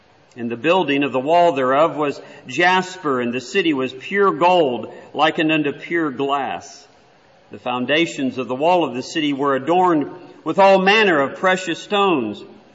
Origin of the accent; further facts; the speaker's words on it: Texas, United States; I was born and raised in Texas, and we had a lot in common, shared a lot of stories and names that we know, preachers especially, and individuals and brethren out in the Texas area